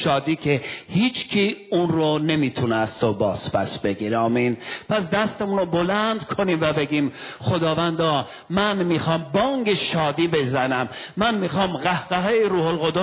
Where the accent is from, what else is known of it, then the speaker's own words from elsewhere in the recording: Iran; میدونید من به عنوان یک ایرانی همیشه همکاری میکردم در ارمنستان.